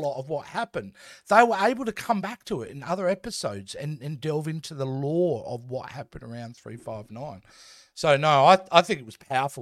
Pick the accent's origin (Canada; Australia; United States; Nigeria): Australia; I'm Australian. Of course I curse.